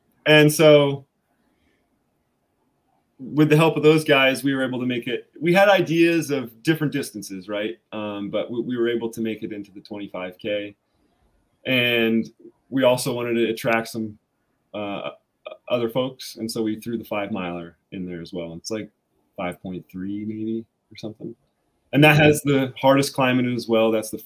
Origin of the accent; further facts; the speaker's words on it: Center Moreland, Pennsylvania, United States; I grew up in Center Moreland, which is on the other side of Miller Mountain.